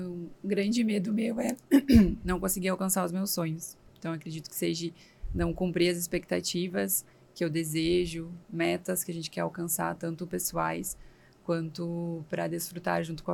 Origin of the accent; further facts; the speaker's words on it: Ijuí, Rio Grande do Sul, Brazil; now in Santa Maria, Brazil; trabalho atualmente em Santa Maria, no Rio Grande do Sul, sou natural de Juí, no Rio Grande do Sul